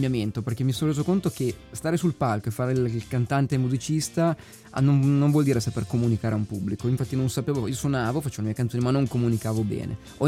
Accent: Biella, Piedmont, Italy; now in Milan, Italy; io sono originario, origini belga, mio parte di mio papà, Valloni, francese. Nato e cresciuto a Biella, in quello del Piemontese. E adesso sono da qua dal 2009 a Milano.

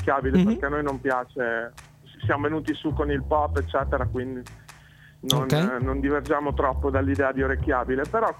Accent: Soliera, Emilia-Romagna, Italy; Come tu ben sai, sono della provincia di Modena, anzi, per l'esattezza, di Sozzigalli Sogliera.

